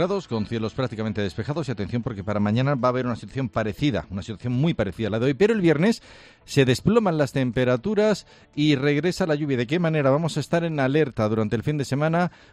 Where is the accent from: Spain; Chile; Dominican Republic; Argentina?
Spain; Granada, Andalusia; porque la gente de Granada, los que somos de Granada, sí queremos a nuestras ciudades